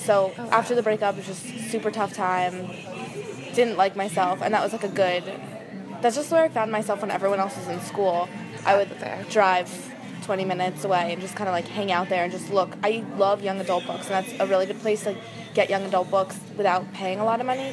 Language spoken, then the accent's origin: English; Connecticut, United States; I'm from Connecticut.